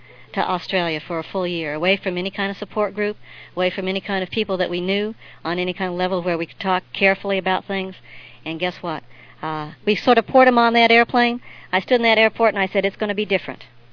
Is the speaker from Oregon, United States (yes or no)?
no; Los Angeles, California, United States; I come from Los Angeles, the sort of the western part